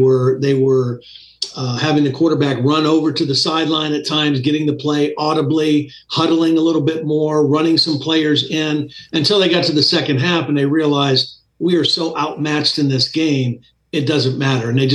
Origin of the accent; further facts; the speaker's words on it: Ohio, United States; Well, I'm an Ohio guy. I'm from Ohio. I went to the Penn State.